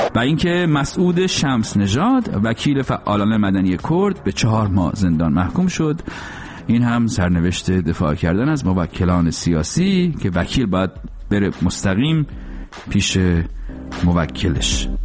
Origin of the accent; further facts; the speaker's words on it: Iran; به آدم به عنوان یه ایرانی خیلی حال میده